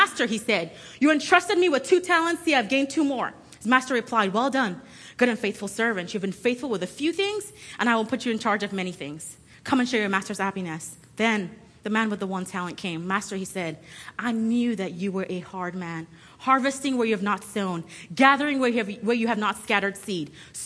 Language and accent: English; Nigeria; moved away; As you all know, I'm from Nigeria, and this really resonates with me because I've seen it happen.